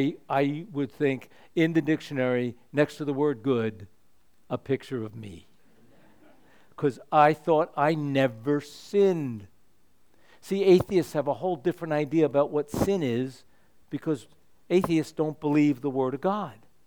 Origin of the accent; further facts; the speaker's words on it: Reading, Pennsylvania, United States; former assistant to the mayor of my hometown in Reading, Pennsylvania, a city about two-thirds of the size of Lafayette, decent-sized city.